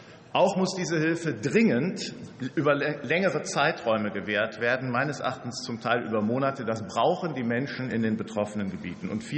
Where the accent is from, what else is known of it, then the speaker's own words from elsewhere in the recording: Gemünd, North Rhine-Westphalia, Germany; auch mein Heimatort Gmünd in der Eifel ist durch das Hochwasser weitgehend zerstört worden.